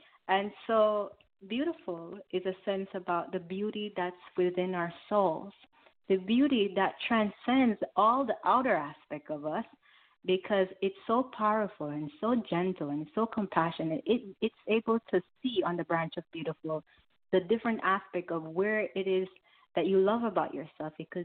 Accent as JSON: {"language": "English", "country": "Jamaica", "tie": "born or raised there", "said": "Where I grew up in Jamaica, there is a culture of women bleaching skin, men bleaching their skin"}